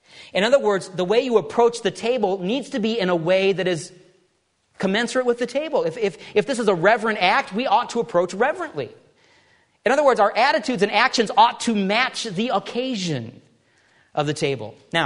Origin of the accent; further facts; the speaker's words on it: Michigan, United States; Years ago, I was growing up in Michigan